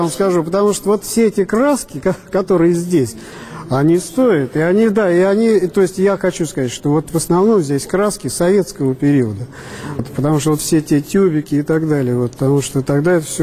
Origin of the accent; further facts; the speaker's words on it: Moscow, Russia; а мы из Москвы. То есть вот Женя Гор, Москва, и я Москва.